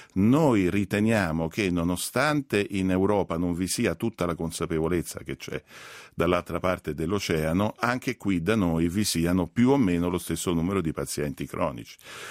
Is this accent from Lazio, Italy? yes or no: yes; Rome, Lazio, Italy; Sì, io sono romano, sono ingegnere, mi occupo di biomedica da 20 anni